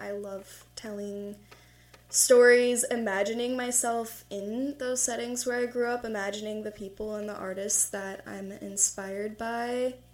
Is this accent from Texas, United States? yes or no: yes; Texas, United States; also born or lived in Kentucky; So I grew up in Texas before Kentucky.